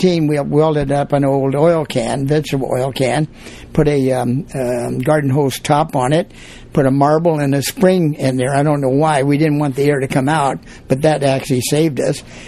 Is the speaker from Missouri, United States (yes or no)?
yes; Boonville, Missouri, United States; moved away; We came from Boonville, Missouri. It's a little town in Missouri, right on the Missouri River, and there were seven kids in the family.